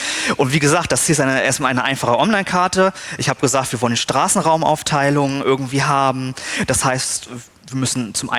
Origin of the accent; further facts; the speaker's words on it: Kiel, Schleswig-Holstein, Germany; So, ich komme aus Kiel